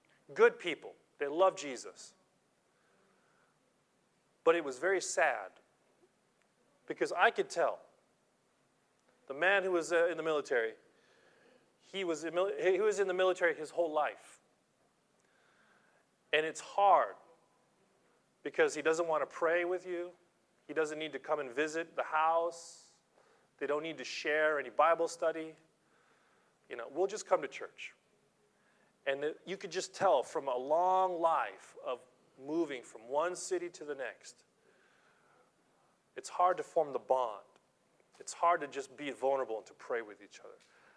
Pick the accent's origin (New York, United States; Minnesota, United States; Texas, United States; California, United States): California, United States; San Pedro; I grew up in San Pedro, California, Los Angeles. My city had three military bases, United States Air Force, Navy, and Marines.